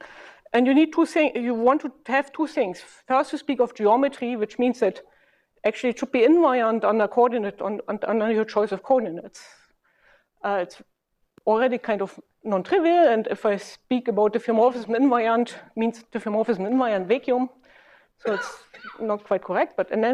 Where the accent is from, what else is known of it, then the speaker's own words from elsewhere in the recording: Berlin, Germany; Yeah, since I'm from Berlin, I have to basically follow these traditions.